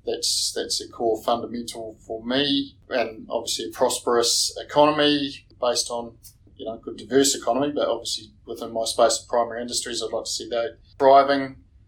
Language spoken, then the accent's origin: English; Canterbury, New Zealand; now in Lawrence, New Zealand; I farm at Lawrence, which is in South Otago. I'm originally from Canterbury, where I was brought up on the family farm there